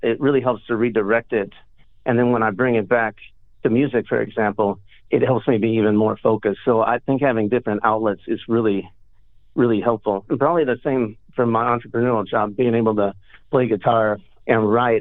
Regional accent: Missouri, United States; also born or lived in South Dakota / Illinois; So I was born up in South Dakota and then lived mostly in Missouri and Illinois. My father was a traveling salesman, so we bounced around quite a bit. And you know, I've lived in little communities. I've lived on a farm. I've lived in the suburbs. I've lived in cities.

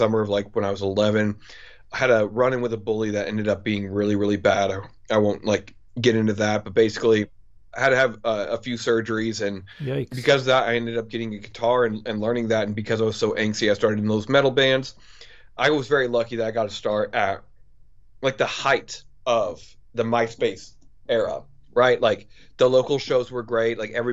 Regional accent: Indiana, United States; I grew up in Southern Indiana. My dad was a redneck.

